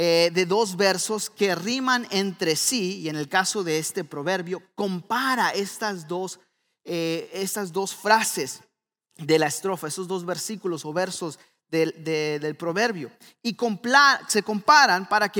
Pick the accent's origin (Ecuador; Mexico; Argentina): Mexico; northern Mexico; Siendo norteño, los norteños de México que somos muy carnívoros